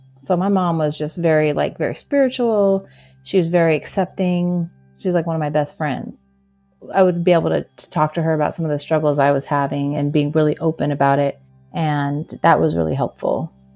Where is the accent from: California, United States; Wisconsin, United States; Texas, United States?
California, United States; San Diego; also born or lived in Nevada City; I grew up in San Diego, and then I actually moved to a small town called Nevada City. It's in California.